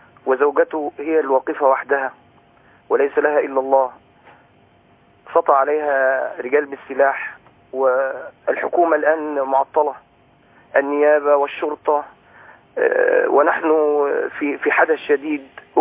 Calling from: Faiyum, Faiyum Governorate, Egypt; انا من الفيوم ومعرضين لفتنة شديدة

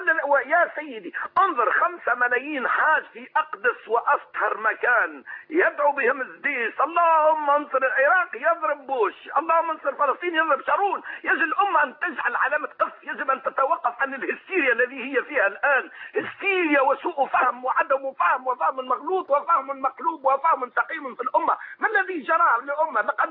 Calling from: Tunisia

